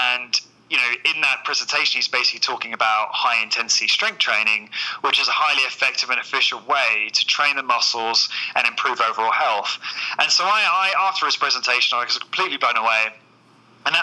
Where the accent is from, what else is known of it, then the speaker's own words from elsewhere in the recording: South East England, United Kingdom; moved away as an adult; now in Ireland; as you might know by my accent, I'm originally from the south of England, so I'm okay. From the UK, and I moved over here about 7 months ago.